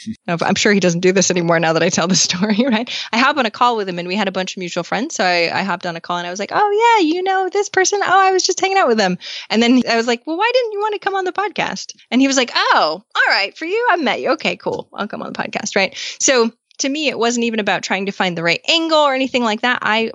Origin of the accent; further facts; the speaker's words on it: Maine, United States; I'm from Maine, so I don't know.